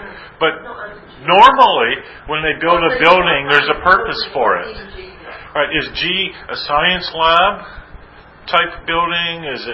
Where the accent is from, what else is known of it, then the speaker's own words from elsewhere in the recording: Canada; Hence, I come from Canada.